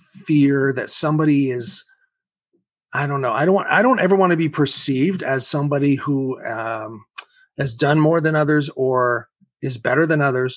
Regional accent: Kansas, United States; born there; I was born in Kansas.

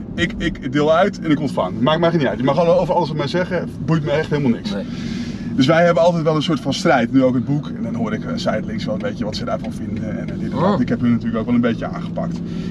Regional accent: Groningen, Netherlands; Ik kwam daar natuurlijk uit Groningen als boertje, kwam ik daar naartoe.

